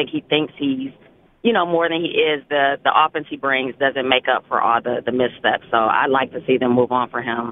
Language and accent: English; Detroit, Michigan, United States; Me personally, I'm from Detroit, so I don't really care about college sports as much.